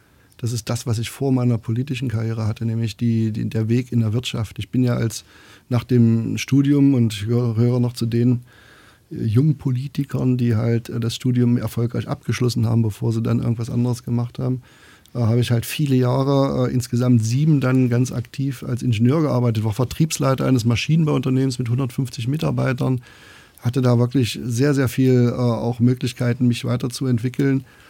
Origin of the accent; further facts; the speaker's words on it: Saxony-Anhalt, Germany; meine Heimat Sachsen-Anhalt